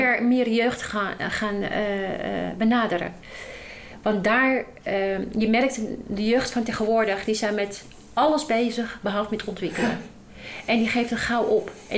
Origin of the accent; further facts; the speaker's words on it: Morocco; Want bij ons in Marokko, de deuren zijn altijd open. Hè? Vooral in ons klein stadje.